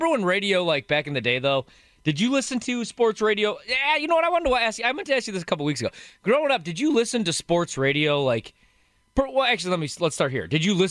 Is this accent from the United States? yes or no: yes; Illinois, United States; And because I grew up in Illinois, Man Cow, who I hate now.